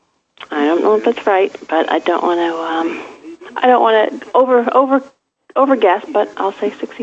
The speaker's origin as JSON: {"language": "English", "town": "Ridgefield Park", "region": "New Jersey", "country": "United States", "said": "And we're from Ridgefield Park."}